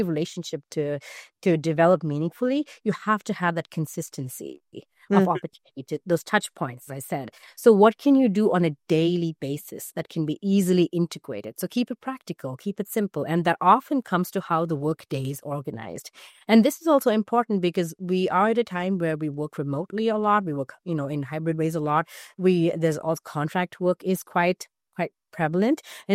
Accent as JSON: {"language": "English", "country": "India", "tie": "born or raised there", "lives_now": "United States", "said": "So I grew up in India. And I live in the U.S. and lived there for a while."}